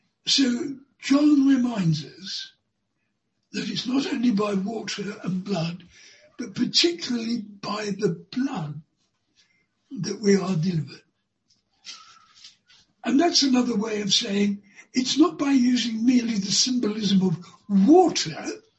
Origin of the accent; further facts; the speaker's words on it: United Kingdom; It may be there are sins about being British, like not putting murderers to death. And just by virtue of being British, we're guilty.